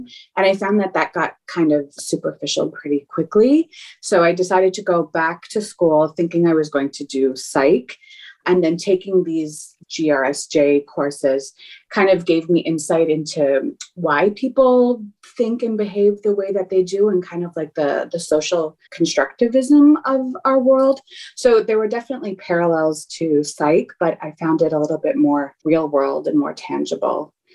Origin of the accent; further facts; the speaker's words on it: Canada; accent: Canadian; moved away as an adult; now in Los Angeles, United States; Just about 4 years now. So long enough that I can hear my Canadian accent.